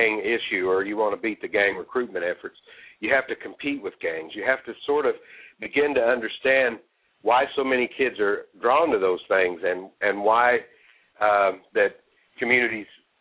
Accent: North Little Rock, Arkansas, United States; for instance, in my hometown of North Little Rock, Arkansas, within a 10-minute drive of City Hall, there's over 10,000 children that are below the poverty line.

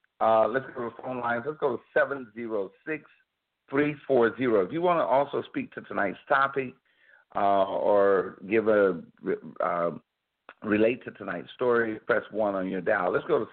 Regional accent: Florida, United States; I'm coming from South Florida, and now I'm Northern Florida, and it's a lot more laid back

